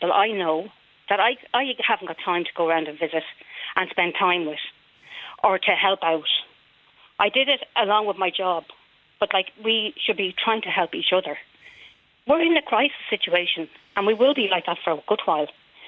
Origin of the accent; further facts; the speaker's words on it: Ireland; I think every citizen needs to stand up and say, I'm Irish. I will try and bring jobs back into our own country